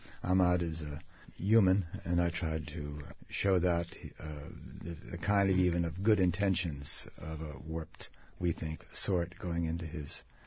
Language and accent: English; United States; So as an American, I have to face the fact that given a choice between John Kerry and George Bush, the country chose four more years of George Bush.